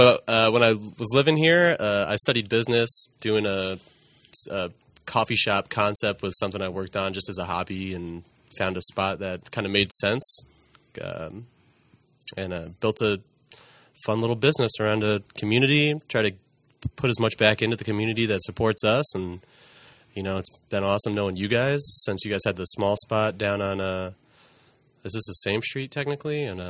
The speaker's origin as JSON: {"language": "English", "town": "Amsterdam", "region": "New York", "country": "United States", "said": "I'm originally from Amsterdam, New York."}